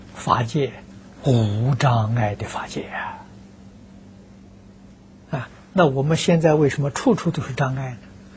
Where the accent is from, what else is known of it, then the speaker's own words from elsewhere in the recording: China; 在我们有情众生份上，我们中国人称的喜性的